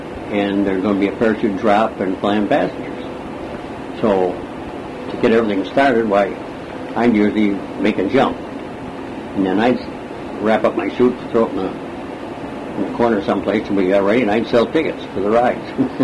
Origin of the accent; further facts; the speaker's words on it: Dayton, Ohio, United States; Well, I was raised in Dayton, and I used to go out to what they call McCook Field.